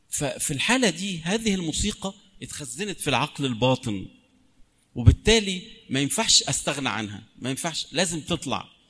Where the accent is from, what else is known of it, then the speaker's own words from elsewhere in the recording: Egypt; واوعوا تتخلوا عن اللغة القبطية بتاعتنا، هي دي الحاجة الوحيدة اللي بتقول احنا مصريين.